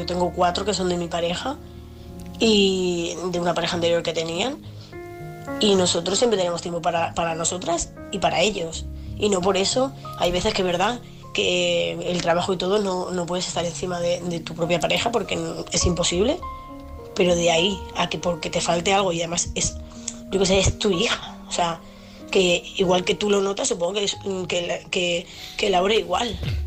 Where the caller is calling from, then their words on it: Seville, Andalusia, Spain; de Sevilla.